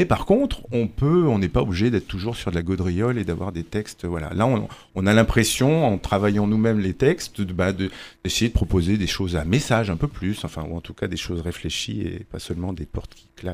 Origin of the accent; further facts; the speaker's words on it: Bourgueil, Centre-Val de Loire, France; Nous, on vient de Bourgueil